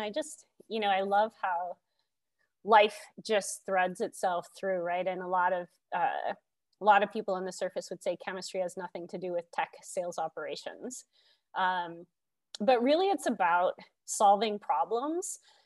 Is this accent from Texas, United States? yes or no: no; North Dakota, United States; So I was born and raised in North Dakota, and I was super privileged to have two parents that cared for me deeply